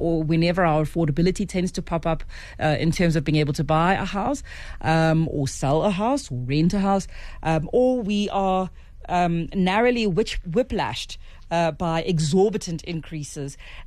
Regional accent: Western Cape, South Africa; Listen, I'm from the Western Cape.

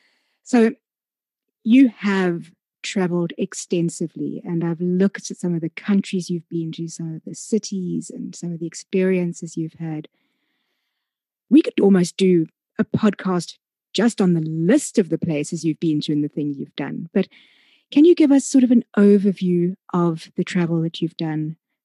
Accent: South Africa; And sorry, I have to put this in, being a South African.

